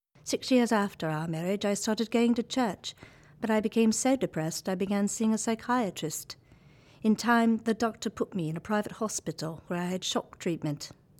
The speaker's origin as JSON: {"language": "English", "region": "London", "country": "United Kingdom", "tie": "born or raised there", "said": "I grew up in London, England, to a Welsh-Irish mother and a Jewish father. We followed no religion, however."}